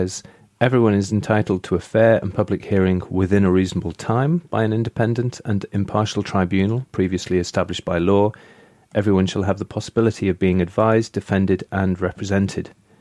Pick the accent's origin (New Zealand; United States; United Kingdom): United Kingdom; whereas it just comes like nature to me as a British person.